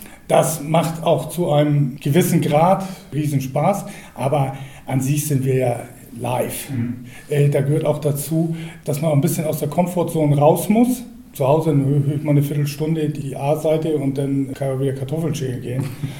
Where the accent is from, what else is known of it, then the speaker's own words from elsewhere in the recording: Wilster, Schleswig-Holstein, Germany; born there; Ja, ich bin in Wilster geboren.